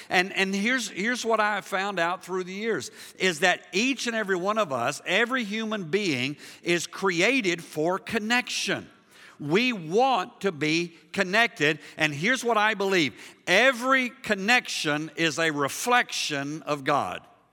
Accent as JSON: {"language": "English", "country": "Liberia", "tie": "born or raised there", "lives_now": "United States", "said": "I grew up in Africa. Most of you know that. I was born there."}